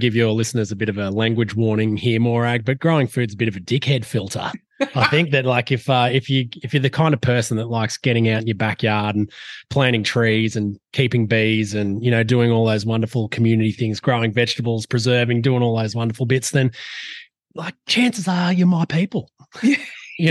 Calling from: New South Wales, Australia; I'm from Jurunganj and Yuin country on the far south coast of New South Wales, the beautiful saltwater estuaries that dot the country south of Nowra.

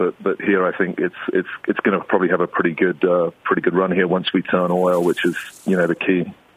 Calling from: Mexico; I'm phoning you from Mexico here

